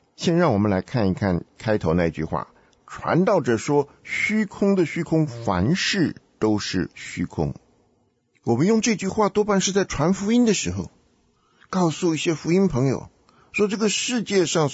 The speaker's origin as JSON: {"language": "Chinese", "country": "China", "said": "我们中国人都劝儿女要多读书"}